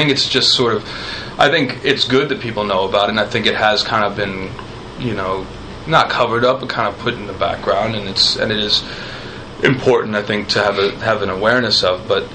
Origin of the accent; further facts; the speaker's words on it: Northeast, United States; I had further to go because I'm East Coast, Northeast Coast